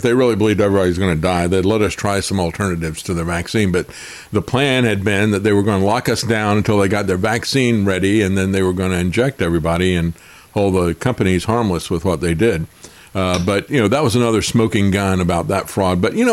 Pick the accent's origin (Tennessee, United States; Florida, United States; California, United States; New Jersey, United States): Florida, United States; Yeah, you remember, I grew up in Florida, and so the Volkswagen that I aspired to have was the dune buggy.